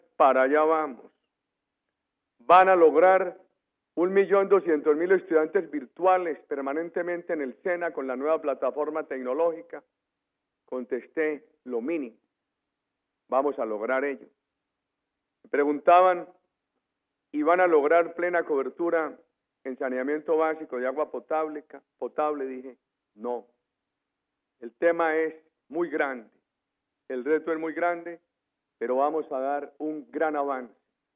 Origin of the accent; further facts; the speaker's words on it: Colombia; Como colombiano siento entusiasmo